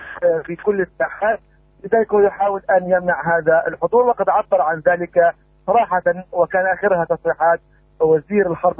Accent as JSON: {"language": "Arabic", "country": "Palestine", "said": "بأن نقف كفلسطينيين كفصائل كقوائم انتخابية صفا واحدا"}